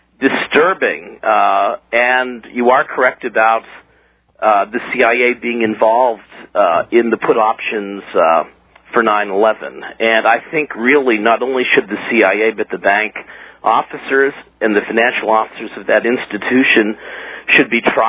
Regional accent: New York City, New York, United States; So as a New Yorker, I want to apologize, but they treat us kind of badly as well.

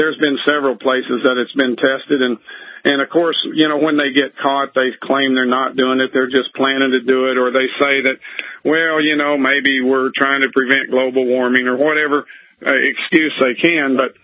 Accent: Arkansas, United States; and I'm from Arkansas. I grew up there.

